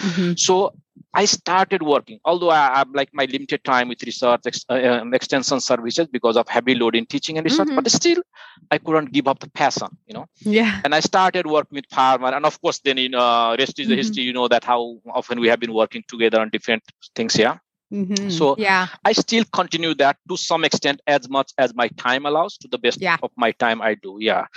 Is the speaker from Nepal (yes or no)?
yes; Nepal; English is a second language; I was born and raised in Nepal, you know.